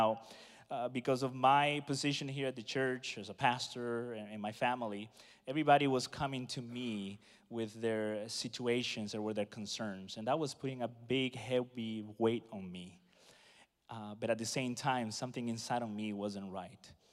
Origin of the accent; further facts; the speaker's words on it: United States; born there; I was born here in America, but my parents are Peruvian